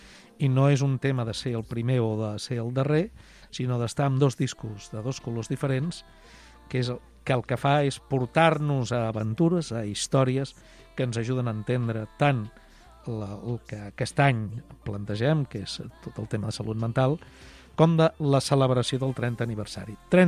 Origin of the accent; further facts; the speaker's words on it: Cabdella, Catalonia, Spain; now in Sabadell, Spain; jo sóc de la Vall Fosca, jo sóc de Cabdella, encara que no es noti amb l'accent ara, però vaja, costa molt poc recuperar-lo.